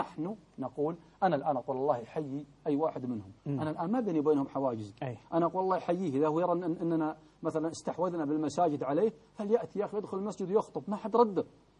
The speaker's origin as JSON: {"language": "Arabic", "country": "Saudi Arabia"}